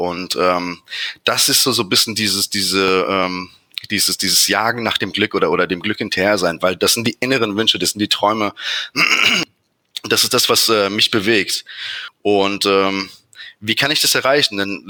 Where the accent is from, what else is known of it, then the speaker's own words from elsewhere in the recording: Frankfurt, Hesse, Germany; ich bin 41 Jahre alt, bin Frankfurter